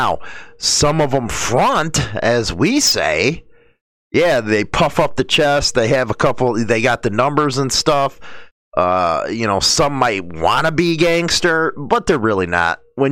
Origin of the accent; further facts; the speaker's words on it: Chicago, Illinois, United States; let's face it, I grew up in Chicago. Yeah, I was in a street gang.